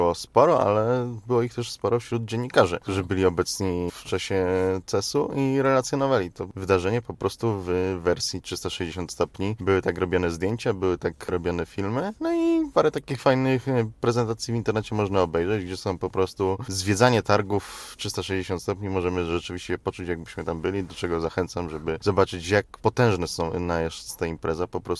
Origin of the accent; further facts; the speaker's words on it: Łódź, Łódź Voivodeship, Poland; że jestem z Łodzi